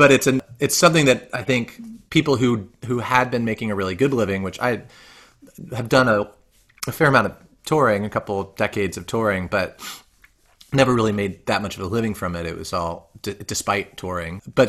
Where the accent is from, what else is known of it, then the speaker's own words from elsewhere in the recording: Gainesville, Florida, United States; my parents also taught at the University of Florida, where I grew up in Gainesville